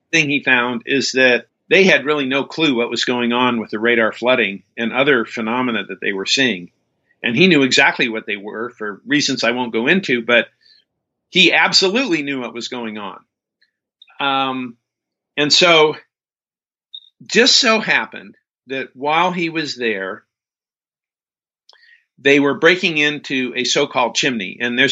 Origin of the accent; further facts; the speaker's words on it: California, United States; I grew up near Death Valley, and my father took me outside and showed me this light going across the dark desert sky